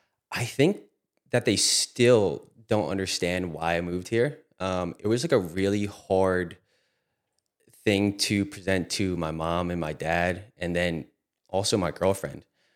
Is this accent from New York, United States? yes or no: no; Hillsborough, New Jersey, United States; So I grew up in Central Jersey. A lot of people say it's not a thing, but I grew up right near Princeton, right near Rutgers, a town called Hillsborough. And I lived there my whole life.